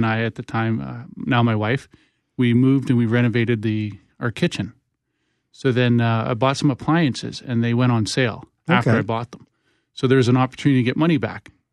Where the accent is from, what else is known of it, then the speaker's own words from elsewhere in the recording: Winnipeg, Manitoba, Canada; I'm born and raised in Winnipeg.